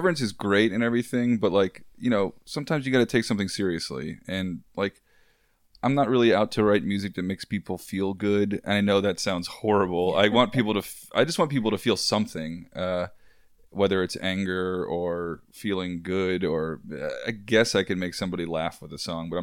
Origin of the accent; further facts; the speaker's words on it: Waldorf, Maryland, United States; also born or lived in Silver Spring; now in Baltimore, United States; I'm from Waldorf, and then I moved to Silver Spring after my parents got divorced. Okay. And then I went to UMBC, and I've been in Baltimore